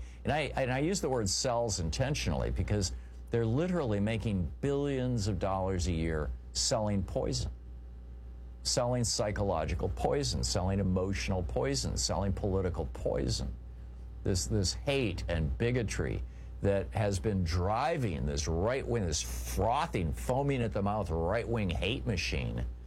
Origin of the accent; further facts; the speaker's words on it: Midwest, United States; I'm no fan of hunting, but, you know, I grew up in the Midwest. It's a normal thing to do, especially for boys and men.